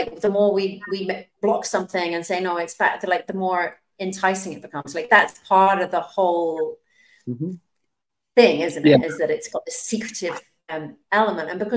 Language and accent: English; England, United Kingdom; which was illegal in my country growing up in England